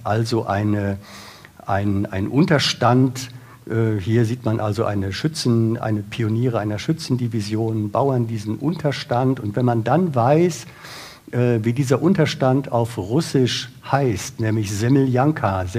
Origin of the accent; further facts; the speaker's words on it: Bonn, North Rhine-Westphalia, Germany; also born or lived in Brandenburg; Ich komme selber aus Bonn, bin zwar seit 30 Jahren in Brandenburg